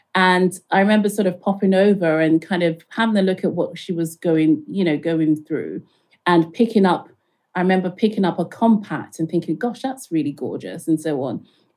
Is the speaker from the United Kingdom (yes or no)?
yes; London, United Kingdom; also born or lived in Lagos, Nigeria; I grew up in London and Lagos in Nigeria.